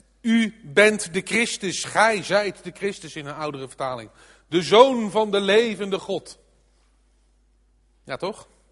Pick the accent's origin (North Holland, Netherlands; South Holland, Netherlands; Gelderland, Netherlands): South Holland, Netherlands; The Hague; Maar ik kom dus uit Den Haag en dat heeft u misschien al gehoord.